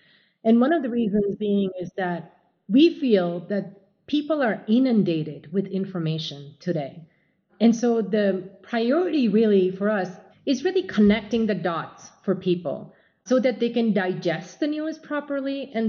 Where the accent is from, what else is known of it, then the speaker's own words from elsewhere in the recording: India; my experience being Indian, growing up in India